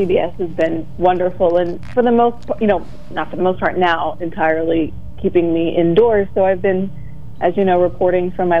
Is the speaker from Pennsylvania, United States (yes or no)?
yes; Pennsylvania, United States; now in New York City, United States; my home state, Pennsylvania, which I love dearly.